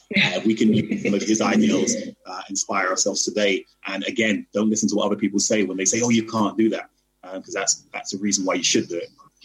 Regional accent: United Kingdom; And that's why I'm always trying to push, especially us as Black British people, to actually try and drink more rum instead of more cognac and whiskey.

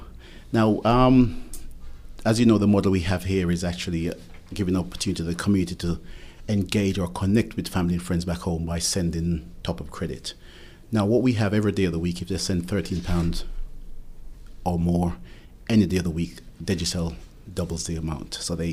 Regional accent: Jamaica; And I say that as a Jamaican

